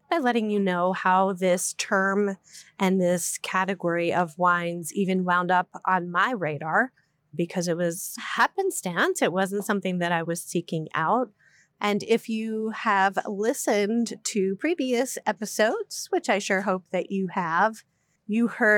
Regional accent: New Jersey, United States; I'm coming to you from the beautiful Jersey Shore, my home state. I am back in Long Beach Island, New Jersey, visiting with family.

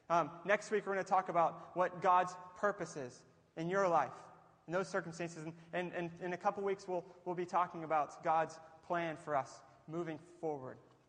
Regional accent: Latrobe, Pennsylvania, United States; I grew up in Derry. I did not live in Derry. I lived in Latrobe, so I did not grow up in a farm or near a farm.

